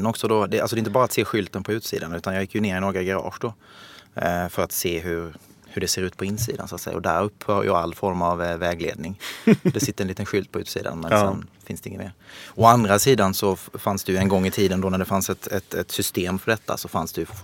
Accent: Sölvesborg, Blekinge, Sweden; Jag kommer från Sölvesborg i Blekinge.

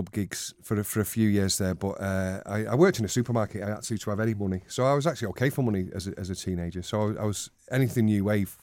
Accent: Denton, North West England, United Kingdom; born there; I was born in Denton, 1965, I'm 53. My dad is Irish, Frank, from County Cavan in Ireland. My mum was English

